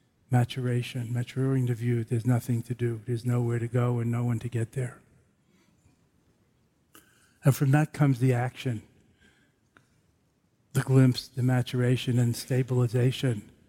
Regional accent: Brooklyn, New York, United States; I'm from Brooklyn. We have records again there.

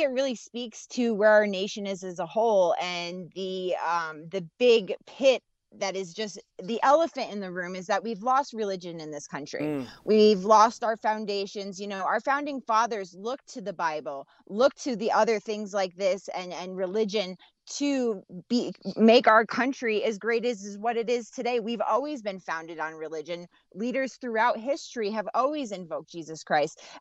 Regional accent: New York, United States; I'm from New York, so haven't really done much horseback riding.

